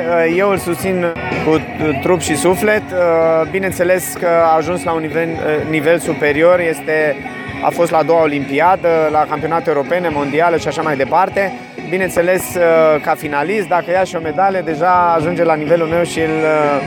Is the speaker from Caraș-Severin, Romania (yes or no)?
yes; Reșița, Caraș-Severin, Romania; mi-e dor de locul meu natal